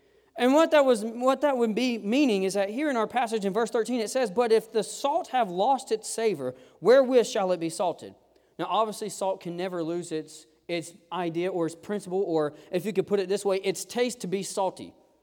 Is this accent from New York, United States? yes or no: no; South Carolina, United States; If not, I'm from South Carolina, please forgive me.